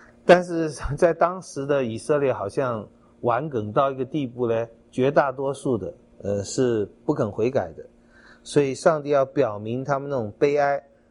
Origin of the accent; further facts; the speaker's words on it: Taiwan; 我们台湾人